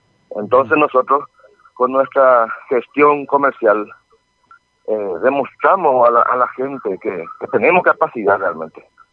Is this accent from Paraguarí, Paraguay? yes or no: no; Ayolas, Misiones, Paraguay; Yo entiendo que nosotros somos paraguayos. La entidad de todo de Ayola, de Misiones, y acá la gente nadie reclama nada